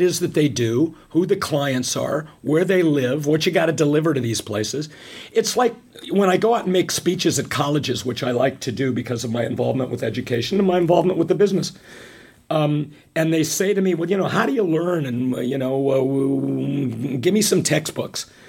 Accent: California, United States; born there; I mean, I was born in Southern California.

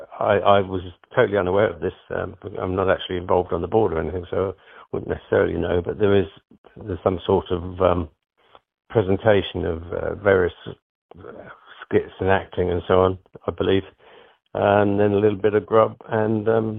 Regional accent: United Kingdom; And being British helps, of course.

